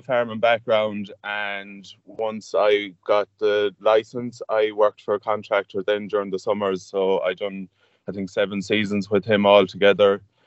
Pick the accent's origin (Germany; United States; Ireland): Ireland; Ballindine, Connacht; So I'm 27. I grew up in Ballinadine.